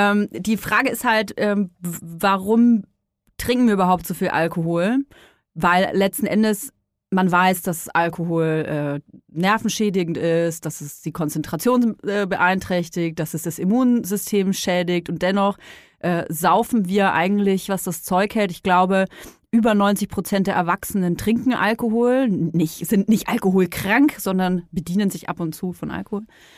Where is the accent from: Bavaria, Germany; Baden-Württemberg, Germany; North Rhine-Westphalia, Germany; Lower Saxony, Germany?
Bavaria, Germany; ich komme aus Bayern, ne? Franken besser gesagt.